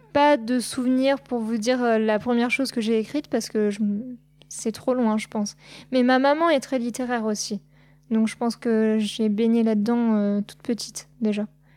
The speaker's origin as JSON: {"language": "French", "region": "Normandy", "country": "France", "tie": "born or raised there", "also_born_or_lived": "Morocco", "said": "j'ai vécu dans 5 pays. Donc, je suis née en France, mais à peine à mes 1 an, on a déménagé au Maroc. C'est le pays d'origine de mon père. Je suis restée là-bas pendant 6 ans. On est revenu ensuite en Normandie."}